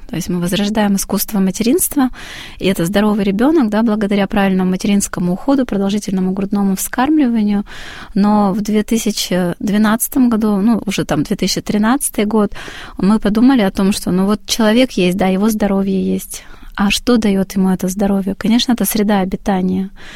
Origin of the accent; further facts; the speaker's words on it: Vologda, Vologda Oblast, Russia; То есть у нас на севере, вот откуда мы из Вологды приехали, северо-запад, стала достаточно теплая погода.